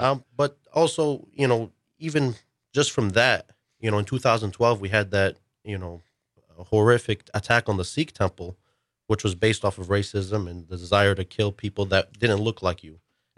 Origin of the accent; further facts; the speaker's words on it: Wisconsin, United States; I am a Wisconsinite, born and raised. I was born in St. Luke's on 27th Street.